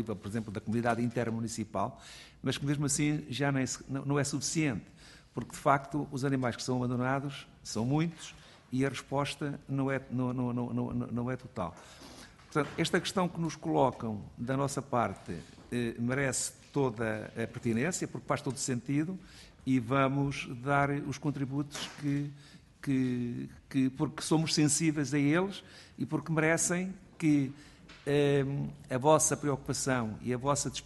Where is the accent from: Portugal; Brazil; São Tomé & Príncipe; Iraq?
Portugal; Santarém; eu venho do Ribatejo, de Santarém, e já fui autarca na Câmara Municipal de Santarém